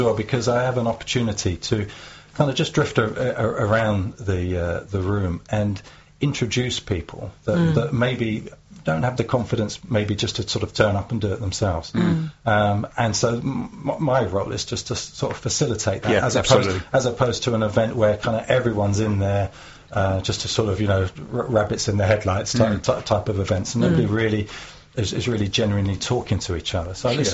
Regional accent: New Eltham, London, United Kingdom; Well, I grew up in New Alton, which is just over the hill from Chislehurst

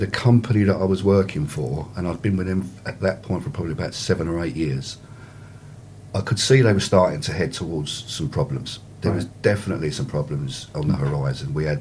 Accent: Bermondsey, London, United Kingdom; So I'm originally from Bermondsey in South London.

